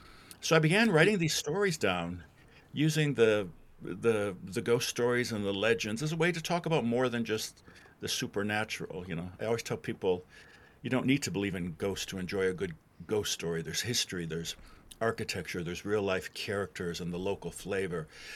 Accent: Wisconsin, United States; moved away as an adult; now in Louisville, United States; I am based in Louisville, Kentucky. I'm not from Louisville originally. I'm from Wisconsin. I ended up here in the 1990s.

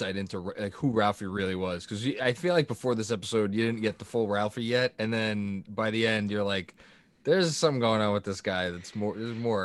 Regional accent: Staten Island, New York, United States; No, this was in the city. I grew up in Staten Island. Much better, obviously.

